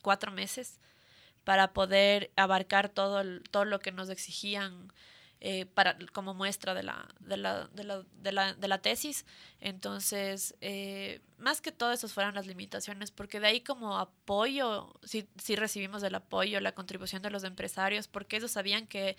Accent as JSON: {"language": "Spanish", "country": "Ecuador", "said": "que es lo que nos falta a nosotros como ecuatorianos"}